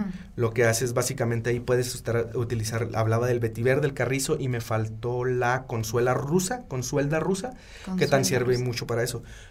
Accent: Ciudad Juárez, Chihuahua, Mexico; Yo soy de Ciudad Juárez.

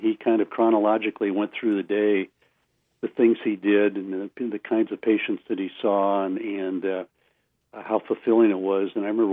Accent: Portland, Oregon, United States; Well, I grew up in Portland. I went to college in Salem, but grew up in Portland.

